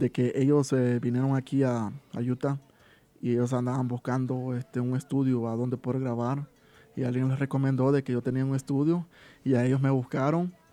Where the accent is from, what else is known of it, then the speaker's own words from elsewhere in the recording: El Salvador; now in United States; Vengo de la música desde El Salvador, yo soy de El Salvador.